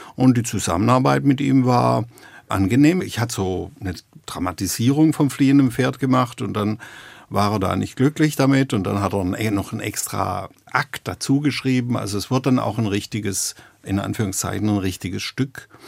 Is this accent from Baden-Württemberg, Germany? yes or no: yes; Konstanz, Baden-Württemberg, Germany; naja, ich komme jetzt aus Konstanz, also hinter den sieben Bergen.